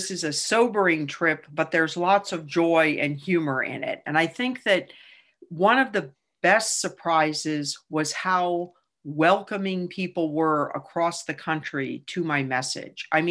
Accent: New England, United States; And I grew up in New England, and maybe there's something about, look, you just, you know, buck up and you move on and figure it out.

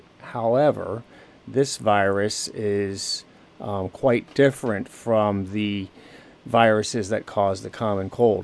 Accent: Boonville, United States; I grew up outside of Boonville with my folks and three siblings. I lived here until the mid-80s when I left for college and training and school, and I moved back here about 5 years ago

